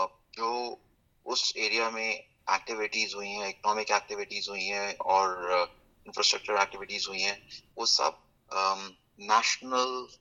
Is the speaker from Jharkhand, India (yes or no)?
no; Shimla, Himachal Pradesh, India; now in Australia; Personally from a family perspective मैं शिमला से हूँ, मेरे वाइफ पालमपुर से हैं और हमारे चार बच्चे हैं।